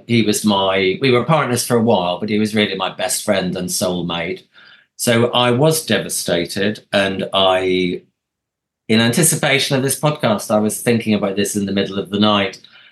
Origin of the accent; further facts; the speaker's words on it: Northern Ireland, United Kingdom; I grew up in the Troubles.